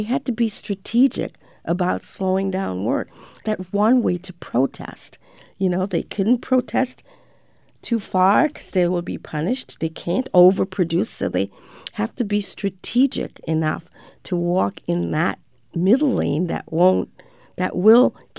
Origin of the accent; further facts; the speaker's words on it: Jamaica; I'm originally from Jamaica